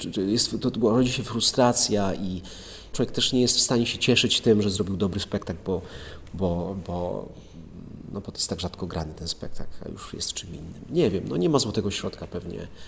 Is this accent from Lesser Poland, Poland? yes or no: yes; Oświęcim, Lesser Poland, Poland; also born or lived in Brzezinka; bo ja pochodzę z Oświęcimia. Znaczy urodziłem się w Oświęcimiu, mieszkałem w Brzezińce jako młody człowiek.